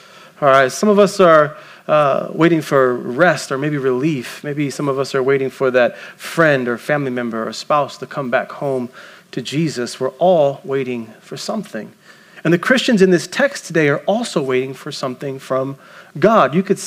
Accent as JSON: {"language": "English", "town": "Las Vegas", "region": "Nevada", "country": "United States", "tie": "born or raised there", "said": "I grew up here in Las Vegas my entire life. And when I was younger, that used to shock a lot of people that my parents would decide to raise a family in this desert."}